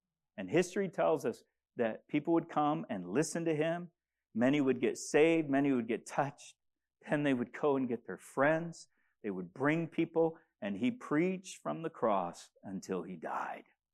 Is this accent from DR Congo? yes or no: yes; DR Congo; The Congo is beautiful. I grew up swimming in rivers, playing in waterfalls. I grew up in a remote area when I was younger, but then we went to the capital city.